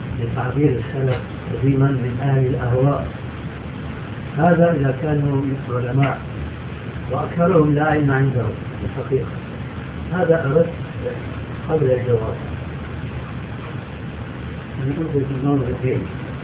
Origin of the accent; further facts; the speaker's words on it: Syria; يعني في مثل عام عندنا في سوريا